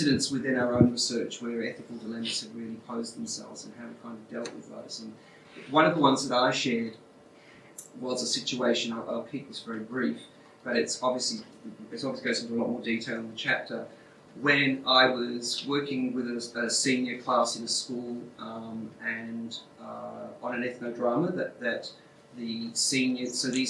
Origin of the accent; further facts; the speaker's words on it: Australia; Because I come from Australia, we don't have these animals.